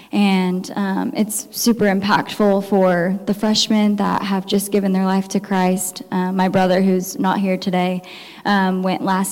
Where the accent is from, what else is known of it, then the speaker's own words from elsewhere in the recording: Houston, Texas, United States; I grew up in Houston, attending this church through middle school